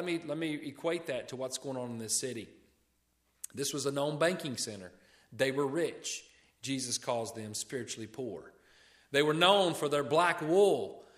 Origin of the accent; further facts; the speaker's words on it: Memphis, Tennessee, United States; now in Richmond, United States; But, you know, when we're from Memphis. Well, we're not born there, but we grew up there.